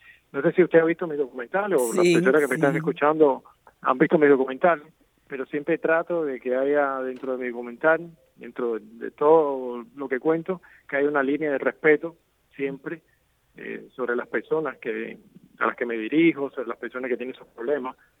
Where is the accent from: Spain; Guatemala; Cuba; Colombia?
Cuba; para mí es lamentable que en mi país no pueda suceder, porque me gustaría tener ese debate con los cubanos, con mis coterráneos.